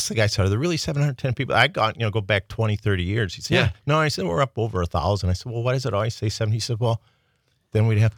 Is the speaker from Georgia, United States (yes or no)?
no; Wisconsin, United States; I am not from Two Rivers. No, I'm from a small town north of Milwaukee.